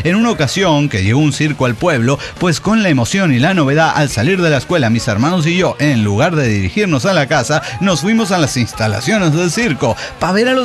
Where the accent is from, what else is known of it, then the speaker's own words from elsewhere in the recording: Jalisco, Mexico; soy originario de los Altos de Jalisco.